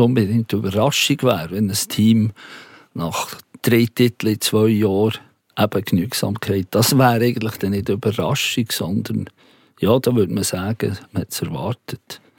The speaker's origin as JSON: {"language": "German", "region": "Bern", "country": "Switzerland", "said": "da würde ich natürlich sagen, als Berner"}